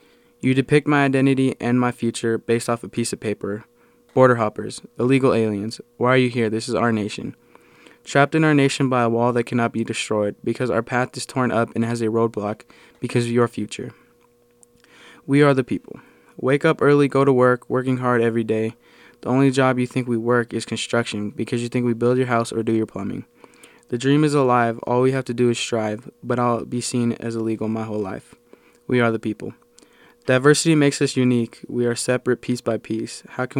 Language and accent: English; United States; born there; I was born in America the same as you, but I'm still different.